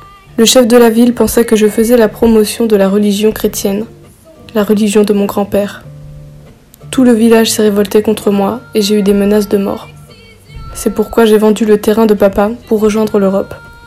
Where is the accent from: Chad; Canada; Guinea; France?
Chad; je viens du Tchad, j'ai l'âge de 16 ans.